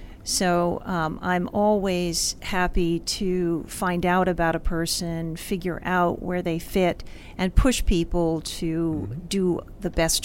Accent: Falls Church, Virginia, United States; Well, I'm an Army brat, so I'm sort of from all over the place, but I claim Falls Church, Virginia as my home.

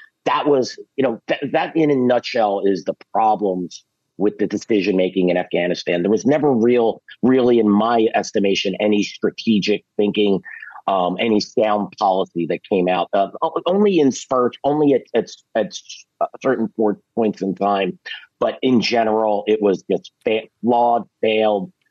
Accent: Philadelphia, Pennsylvania, United States; the airport isn't like in my hometown of city of Philadelphia

